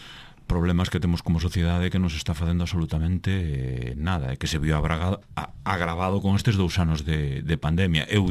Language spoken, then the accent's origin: Galician; Vigo, Galicia, Spain; Eu son de Teis. A xente de Teis, o barrio onde eu vivo, colle o autobús e vai á cidade, ao centro da cidade, e di que vai a Vigo.